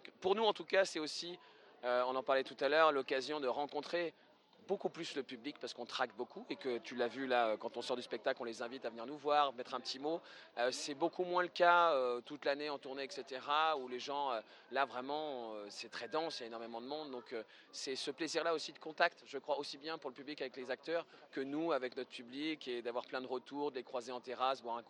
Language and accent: French; Paris, Île-de-France, France; Nous, on vient de Paris, ça ne nous dérange pas